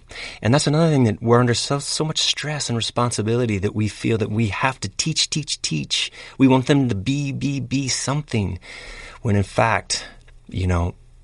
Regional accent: Chicago, Illinois, United States; we grew up in Chicago

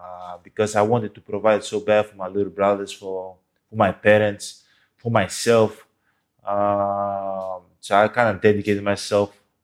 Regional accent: Greece; but I was born and raised in Greece. So my parents came from Nigeria to Greece

